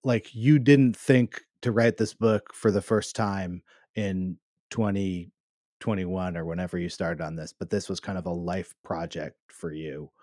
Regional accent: Berkeley, California, United States; this book is set while he was in college in Berkeley, which is my hometown, during years that I lived in Berkeley.

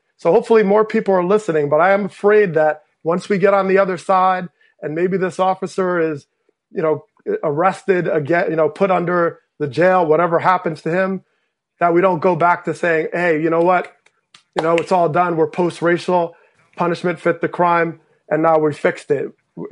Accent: Teaneck, New Jersey, United States; we had the funeral in my hometown of Teaneck

